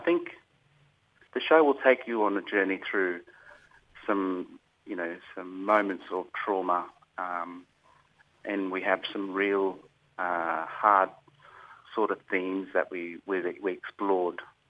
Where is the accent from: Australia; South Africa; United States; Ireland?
Australia; Mareeba, Queensland; I'm from Mareeba.